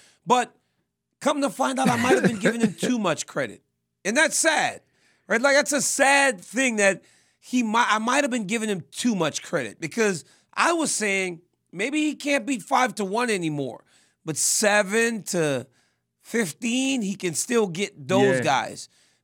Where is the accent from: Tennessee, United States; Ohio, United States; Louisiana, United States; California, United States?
Louisiana, United States; You know, I'm from Louisiana.